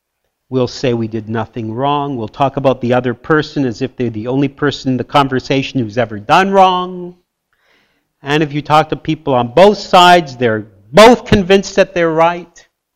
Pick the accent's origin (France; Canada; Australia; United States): Canada; After all, I'm Canadian, right?